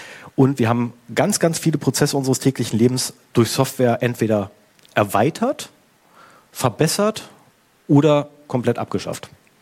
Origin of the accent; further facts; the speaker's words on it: Northern Germany, Germany; weil ich komme halt aus dem Norden weg